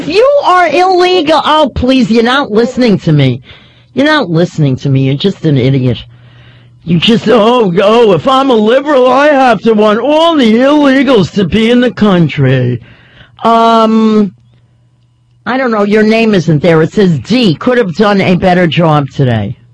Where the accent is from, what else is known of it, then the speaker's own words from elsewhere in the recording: Queens, New York, United States; Here. I'm from Queens.